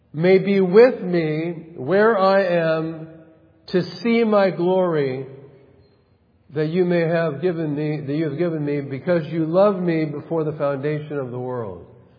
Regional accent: California, United States; I've lived in the Bible Belt now for 30-something years, so I am part of the Bible Belt, even though I'm from California.

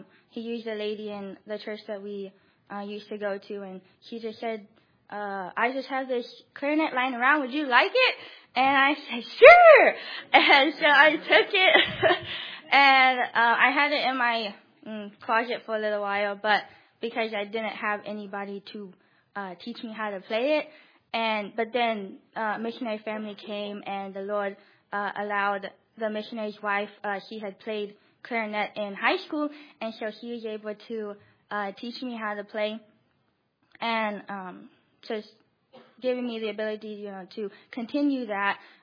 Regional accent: Malawi; I grew up in Malawi, Africa.

